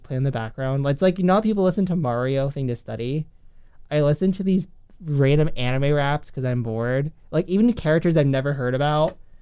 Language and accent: English; United States; Okay, look, I'm American. I don't have to pronounce anything right.